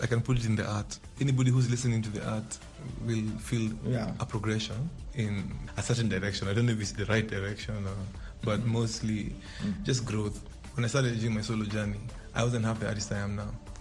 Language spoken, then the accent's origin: English; Nairobi, Kenya; I am a musician from Nairobi, Kenya.